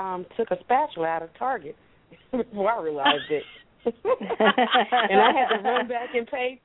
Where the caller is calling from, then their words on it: Pensacola, Florida, United States; I'm calling from Pensacola, Florida.